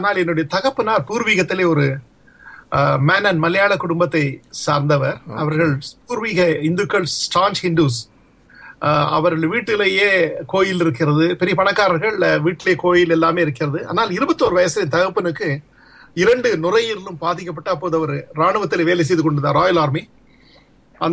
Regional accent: Delhi, India; also born or lived in Pune; நான் நார்த் இந்தியால இருந்து டெல்லியில் நாங்கள் வளர்ந்தோம், டெல்லி பூனாவிலே. நான் படித்ததெல்லாம் ஹிந்தி, இங்கிலீஷ், மராட்டி லாங்குவேஜில் படித்து விட்டு தமிழோட வந்தபோது தமிழ் தெரியும் எங்களுக்கு

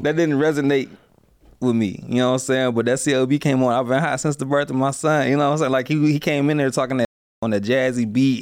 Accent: Detroit, Michigan, United States; You know, I'm from Detroit, so that's whatever, though.

